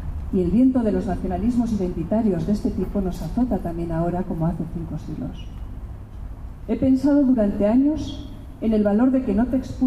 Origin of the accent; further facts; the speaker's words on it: Basque Country, Spain; Y lo he pensado porque soy vasca